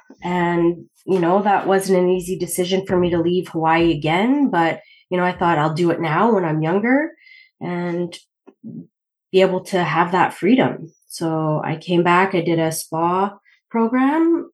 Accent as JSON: {"language": "English", "town": "Prince George", "region": "British Columbia", "country": "Canada", "said": "My family is from Malta. So it's a little island in the Mediterranean. Mm-hmm. And I am from Prince George originally, which is northern BC."}